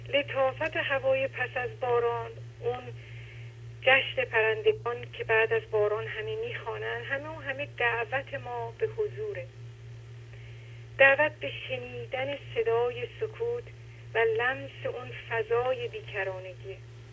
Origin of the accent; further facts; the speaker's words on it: Shiraz, Fars, Iran; من شیرازی هستم، خدمتتون زنگ میزنم.